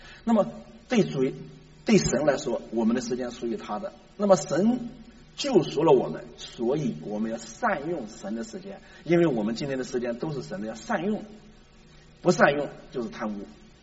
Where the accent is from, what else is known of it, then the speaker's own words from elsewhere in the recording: China; 这个世界啊，尤其我们中国人常常喜欢讲努力把以前失去的时间夺回来